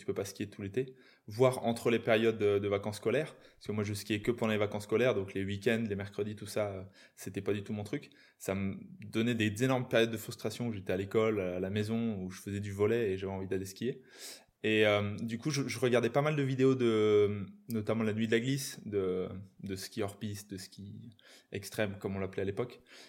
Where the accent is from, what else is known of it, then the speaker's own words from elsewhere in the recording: Grand Est, France; comme je viens de là en fait, je viens de Moselle